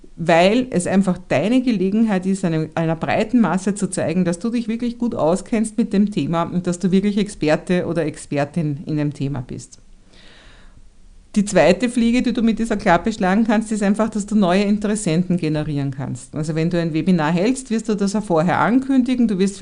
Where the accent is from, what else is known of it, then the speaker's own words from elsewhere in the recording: Vienna, Austria; also so wie ich als Wienerin